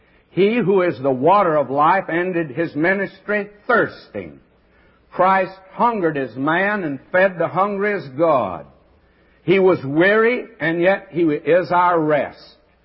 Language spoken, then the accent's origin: English; Texas, United States; born or raised there